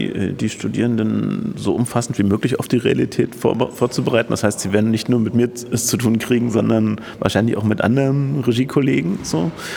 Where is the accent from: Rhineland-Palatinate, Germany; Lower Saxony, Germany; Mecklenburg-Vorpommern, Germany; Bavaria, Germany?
Mecklenburg-Vorpommern, Germany; Schwerin; weil ich bin ja in Mecklenburg groß geworden, habe meine Kindheit und Jugend in Schwerin verbracht